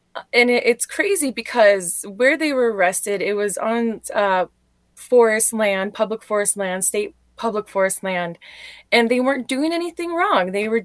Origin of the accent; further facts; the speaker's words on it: North Dakota, United States; I am Anishinaabe from the Turnamountain Pemna Band of Chippewa.